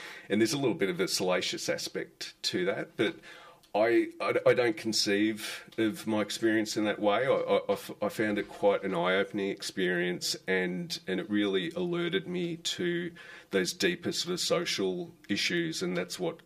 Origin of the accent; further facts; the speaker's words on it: Stawell, Victoria, Australia; now in Melbourne, Australia; I'm from the country originally. I grew up in Stawell in Western Victoria